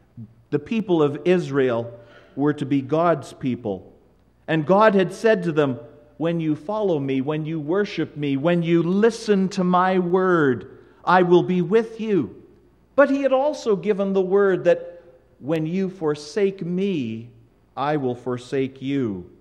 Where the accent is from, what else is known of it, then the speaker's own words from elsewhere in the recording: Winnipeg, Manitoba, Canada; I was born and raised here in Winnipeg. I am a Canadian citizen, but Canada has changed